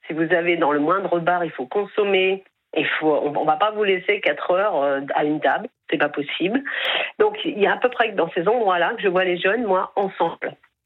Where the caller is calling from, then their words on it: Châtellerault, Nouvelle-Aquitaine, France; Je suis de Châtellerault.